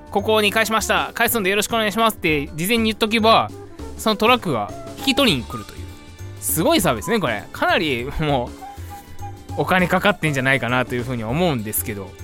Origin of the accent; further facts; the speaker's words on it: Kyoto, Japan; 自分地元京都なんですけど、京都にあんのかなって言って調べたんですよ。